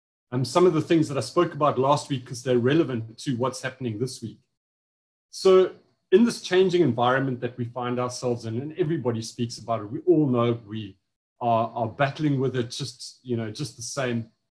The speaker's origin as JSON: {"language": "English", "town": "East London", "region": "Eastern Cape", "country": "South Africa", "said": "And obviously, I'm from the Eastern Cape. I don't know if you know that. I live 23 kilometers north of East London. And mostly when I tell people I'm from East London"}